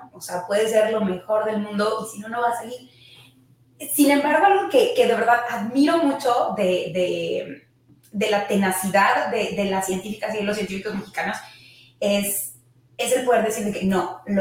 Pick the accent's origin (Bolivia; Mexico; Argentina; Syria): Mexico; moved away; yo no estoy en México, pero fui educada en México y tengo colaboraciones con institutos en México.